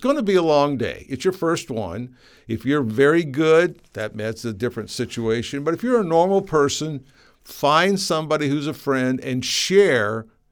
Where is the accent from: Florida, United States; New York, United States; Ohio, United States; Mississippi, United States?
Ohio, United States; Columbus; Well, basically, I'm from Columbus, Ohio, mm-hmm. So it's my hometown race.